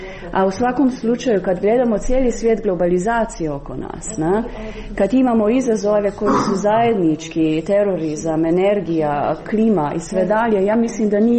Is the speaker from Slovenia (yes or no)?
yes; Slovenia; Ja dolazim iz Slovenije. U Sloveniji imali smo veliki entuzijazam ispred prije dolaska u Evropsku uniju i naravno nakon.